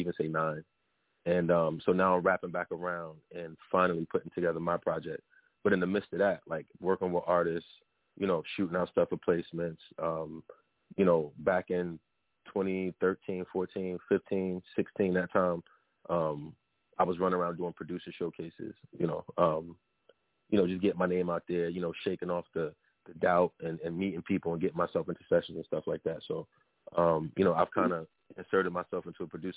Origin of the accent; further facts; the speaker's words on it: New Jersey, United States; repping North New Jersey. Repping Jersey as a whole, but I'm born and raised in North, so I say that first.